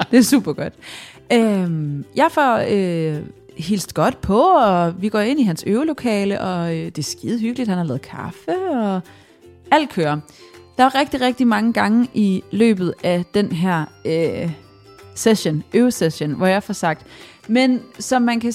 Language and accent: Danish; Ringsted, Zealand, Denmark; Ja, ja, ja, ja. Jeg kommer fra Ringsted.